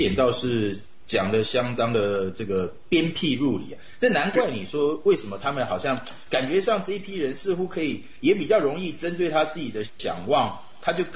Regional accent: Taiwan

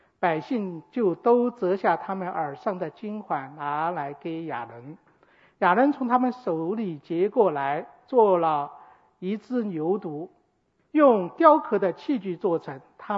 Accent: China; 我们中国人最初塑的那个关公的像

